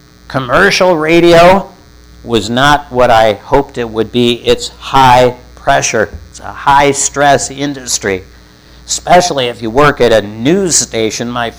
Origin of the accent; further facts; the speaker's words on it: Detroit, Michigan, United States; We were raised in Detroit, my wife and I.